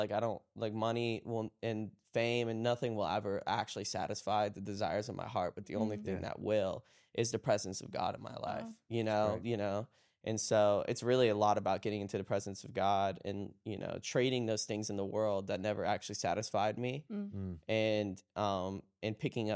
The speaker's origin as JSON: {"language": "English", "region": "Florida", "country": "United States", "tie": "born or raised there", "said": "I go to the same church I grew up in still in Florida."}